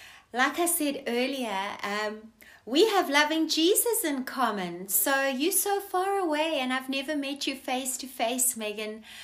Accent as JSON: {"language": "English", "country": "South Africa", "tie": "born there", "said": "I'm a South African by birth."}